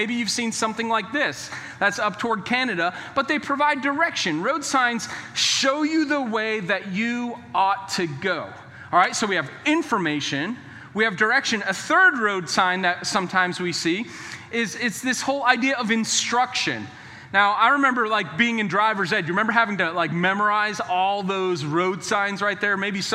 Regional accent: New Hampshire, United States; And I'm from New Hampshire, and we used to have these bumper stickers up in New Hampshire

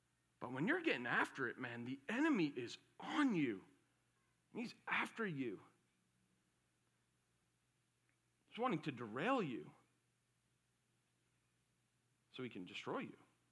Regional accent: Ireland; I'm Irish and I will fight, okay?

